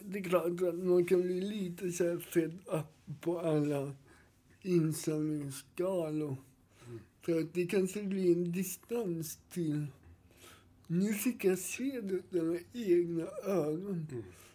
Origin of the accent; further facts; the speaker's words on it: Sweden; born there; Bara för att jag är född i Sverige